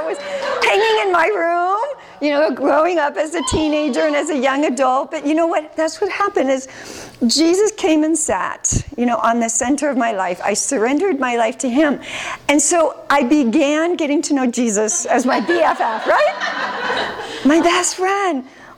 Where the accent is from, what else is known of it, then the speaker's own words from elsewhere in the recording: San Diego, California, United States; So I was born and raised in San Diego. So that's really great because I'm a San Diego native.